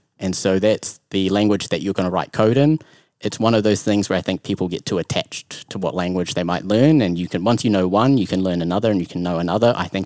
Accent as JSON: {"language": "English", "country": "New Zealand", "tie": "born or raised there", "moved": "yes", "said": "I saw more homeless people on one street corner than I did my entire life growing up in New Zealand."}